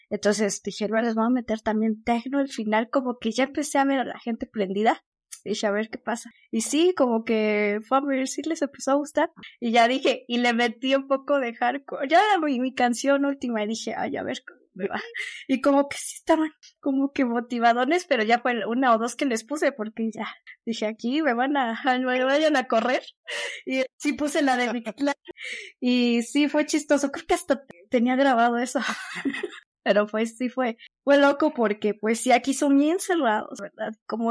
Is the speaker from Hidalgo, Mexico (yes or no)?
yes; Hidalgo, Mexico; aquí en Hidalgo, pues sí, bueno, de niña sí, tal vez lo llegué a escuchar